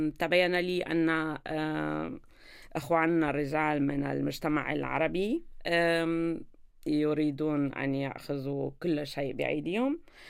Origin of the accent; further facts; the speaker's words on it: Syria; moved away as an adult; now in Germany; أنا شخصيا سورية الأصل، ولكن من أكثر من 20 سنة هنا في ألمانيا